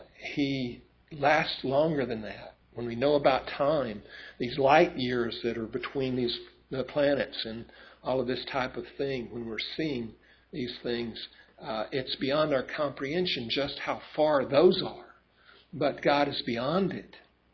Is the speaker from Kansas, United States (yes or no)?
no; Texas, United States; I grew up in West Texas. We always had big sky out there